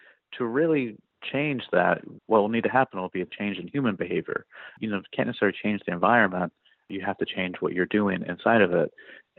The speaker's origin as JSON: {"language": "English", "region": "California", "country": "United States", "tie": "born or raised there", "said": "So, you know, I grew up in California. I lived in LA for a while. I lived in the Bay Area"}